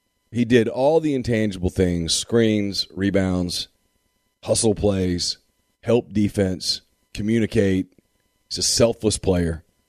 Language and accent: English; Ruston, Louisiana, United States; hey, man, I'm from Ruston, too.